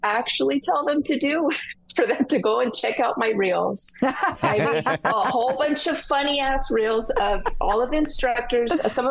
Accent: Viña del Mar, Valparaíso, Chile; growing up in Chile, it's always about shrinking your body. And I lived in a city right by the beach in Viña del Mar.

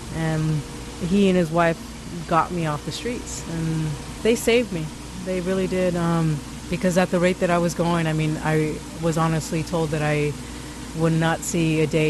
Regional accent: California, United States; also born or lived in Mexico; My family were migrant workers, and I grew up in Mexico and California. We just traveled the entire state of California, even actually up in Washington, following the crops.

